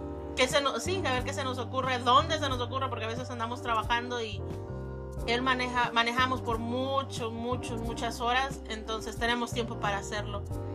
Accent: El Salvador; cuando estuve en El Salvador, yo soy del Salvador, cuando estuve en El Salvador no me dio absolutamente nada.

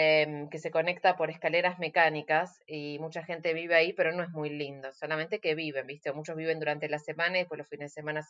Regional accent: Menton, Provence-Alpes-Côte d'Azur, France; venir a mi pueblo, Mentón, ir a una playa, por ejemplo, que está atrás de Niza

